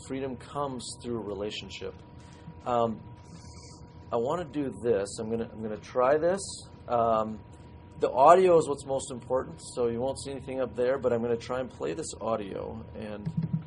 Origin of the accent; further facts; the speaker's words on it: Whitefish Bay, Wisconsin, United States; I've never been able to do that since growing up in Whitefish Bay.